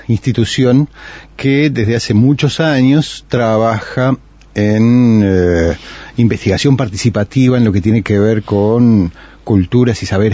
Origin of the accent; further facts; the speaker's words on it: Montevideo, Uruguay; yo soy irremediablemente montevideano, pero mis viejos sí, eran los dos de las Canos.